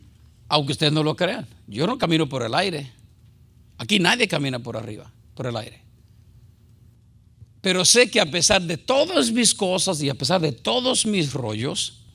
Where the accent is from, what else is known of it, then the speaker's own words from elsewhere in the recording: Puerto Rico; yo soy puertorriqueño 100%, y si no me creen, háganme enojar.